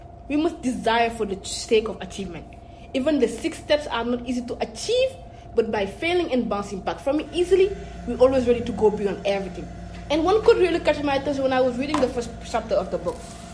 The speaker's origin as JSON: {"language": "English", "country": "Senegal", "second_language": "English", "said": "I'm from West Africa, Senegal."}